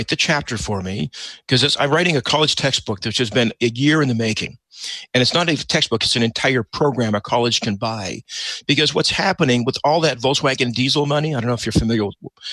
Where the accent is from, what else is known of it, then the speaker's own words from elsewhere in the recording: Utah, United States; I grew up in Utah. Everybody had a pickup truck.